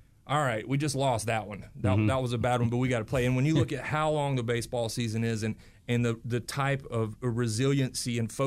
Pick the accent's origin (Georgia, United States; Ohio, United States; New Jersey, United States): Georgia, United States; Jefferson; growing up in Jefferson, Georgia, you don't really have any choice. You're going to be a Braves fan